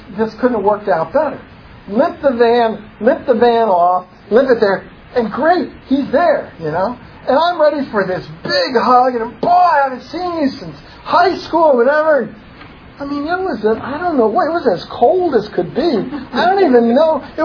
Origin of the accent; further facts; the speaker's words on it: Pennsylvania, United States; I grew up outside Philadelphia, so I'm going right down.